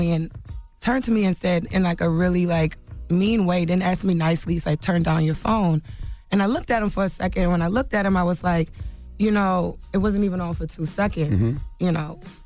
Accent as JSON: {"language": "English", "town": "New Orleans", "region": "Louisiana", "country": "United States", "said": "I'm from New Orleans, been here 10 years. I don't have family here."}